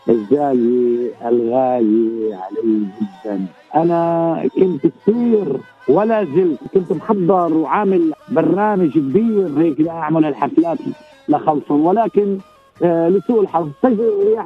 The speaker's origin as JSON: {"language": "Arabic", "region": "Latakia Governorate", "country": "Syria", "tie": "born or raised there", "said": "من الجمهورية العربية السورية، أنا سوري من محافظة اللاذقيه، محافظة اللاذقيه في ريف اسمه رأس البسيط قرية الزيتوني، أنا من هيدي المنطقة، ربيت باللاذقيه،"}